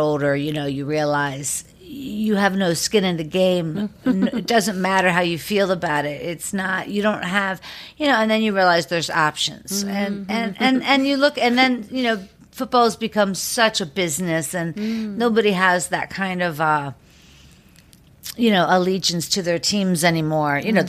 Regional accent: Pittsburgh, Pennsylvania, United States; now in Los Angeles, United States; You know, I'm from Pittsburgh.

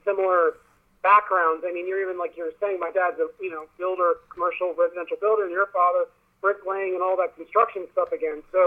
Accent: Wilmington, Delaware, United States; Yes, I grew up in Wilmington, Delaware, born and raised, and then I went to Atlantic City.

